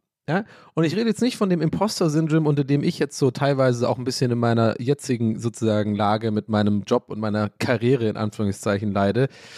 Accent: Ireland; ja, ich bin ja Ire und es gibt viele sehr gute irische Literaten und Schriftsteller und das ist in meinen Genen drin.

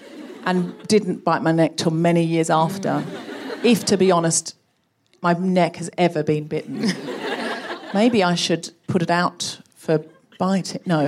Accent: Australia; I grew up in Australia

